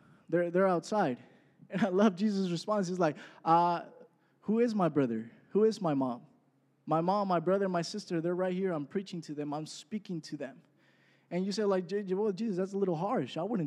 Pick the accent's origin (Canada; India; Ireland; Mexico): Mexico; now in United States; We live in Southern California. I grew up in Mexico. I was born in Mexico. That's where the accent comes